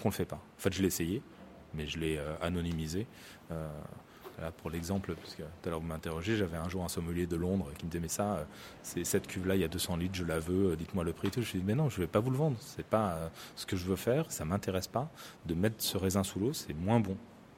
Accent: Saint-Jean-de-Luz, Nouvelle-Aquitaine, France; j'étais pas agriculteur, j'étais pas d'Urugne, mais plutôt de Saint-Jean-de-Luz

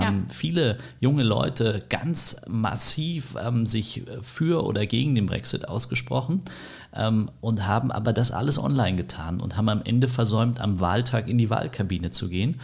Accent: Berlin, Germany; obwohl ich im Ostteil der Stadt aufgewachsen bin. Mittlerweile in Steglitz-Zehlendorf lebe, aber meine Kindheit habe ich in Marzahn-Hellersdorf verbracht und habe auch meine Schullaufbahn in Berlin absolviert

